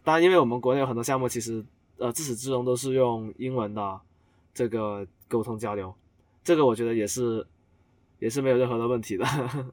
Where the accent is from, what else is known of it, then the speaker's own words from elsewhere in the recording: Guangdong, China; 因为我从小到大在广东这里长大嘛，然后呢可能就受这种文化的影响，